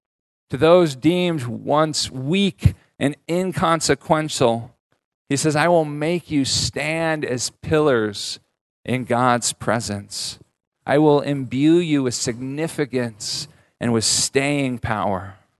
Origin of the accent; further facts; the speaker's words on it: California, United States; So I grew up in California. I grew up in earthquake country.